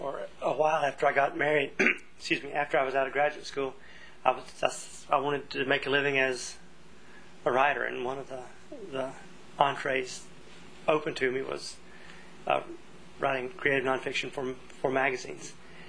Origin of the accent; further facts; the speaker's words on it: North Carolina, United States; But because I am a Southerner, a North Carolinian of Appalachian Scots-Irish descent, offspring of farming families on both sides